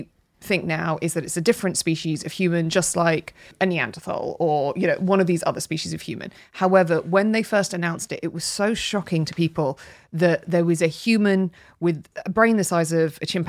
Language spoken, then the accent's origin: English; Birmingham, West Midlands, United Kingdom; I was brought up in Birmingham right next to some of the oratory